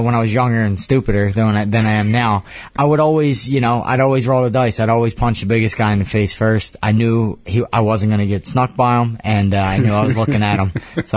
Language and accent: English; Philadelphia, Pennsylvania, United States; I'm from Philadelphia, man. Born and raised. I have Philly in my veins.